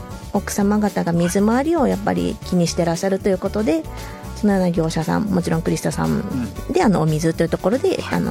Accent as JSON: {"language": "Japanese", "region": "Fukuoka", "country": "Japan", "tie": "born or raised there", "said": "福岡で生まれ育っているので、うん、まあ、地元に就職したいということと"}